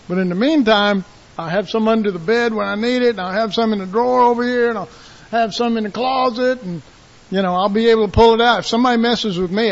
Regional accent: Dallas, Texas, United States; and I was raised that way. I was raised in Oak Cliff.

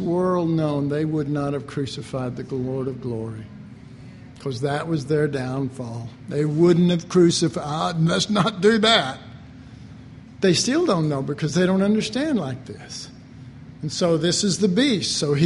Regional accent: Dallas, Texas, United States; But growing up in Oak Cliff, I have.

